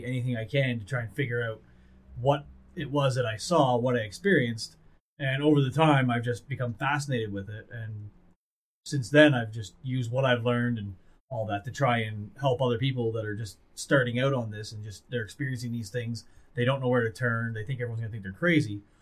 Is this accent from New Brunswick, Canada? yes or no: yes; New Brunswick, Canada; And at 15, I lived in a house in my hometown of New Brunswick